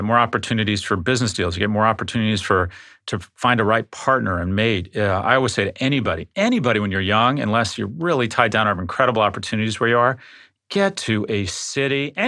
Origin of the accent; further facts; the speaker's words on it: Florida, United States; So in my home state, Florida, I've actually had some elected representatives reach out to me